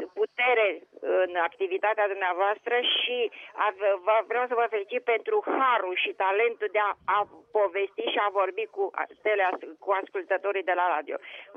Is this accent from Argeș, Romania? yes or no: yes; Câmpulung, Argeș, Romania; born there; eu m-am născut la domiciliu în Câmpul Mușcel și am fost hrănită cu lapte de bivoliță